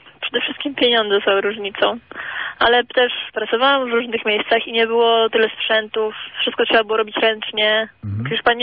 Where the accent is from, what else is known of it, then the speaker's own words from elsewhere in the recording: Olsztyn, Warmian-Masurian Voivodeship, Poland; moved away as an adult; now in Spain; Z Olsztyna.